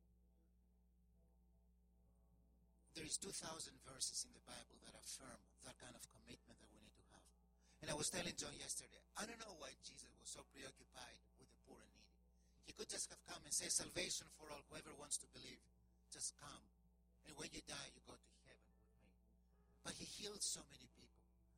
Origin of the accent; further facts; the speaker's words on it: Greece; And now in my own country, I come from Greece.